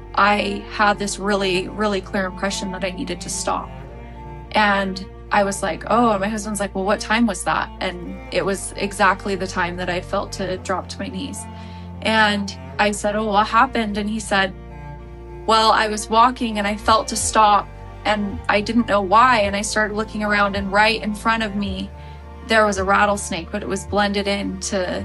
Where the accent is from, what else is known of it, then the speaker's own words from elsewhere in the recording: Utah, United States; I grew up mostly in Utah. I had a little bit of a non-traditional growing up experience.